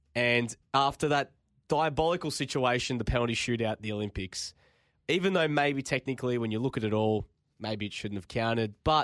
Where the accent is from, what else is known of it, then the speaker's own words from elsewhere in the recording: Australia; being an Australian